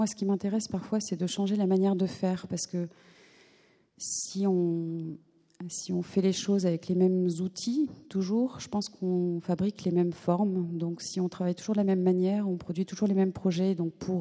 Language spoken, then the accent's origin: French; Lille, Hauts-de-France, France; je peux le dire parce que je suis lilloise, mais c'est vrai qu'à Lille, il pleut souvent